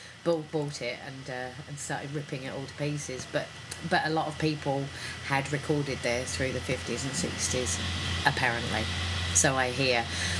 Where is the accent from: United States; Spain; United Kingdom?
United Kingdom; London; I was born in London and I grew up with my grandparents out in London.